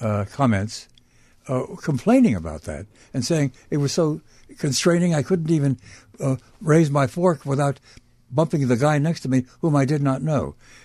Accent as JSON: {"language": "English", "town": "Brooklyn", "region": "New York", "country": "United States", "tie": "born or raised there", "said": "When I was a little boy growing up in Brooklyn, my father, who loved to dine out, would often take us to a place called Luchow's."}